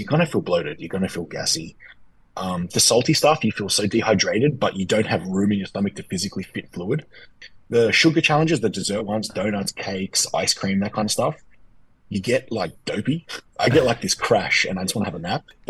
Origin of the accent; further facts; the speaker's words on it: Australia; I grew up in Australia.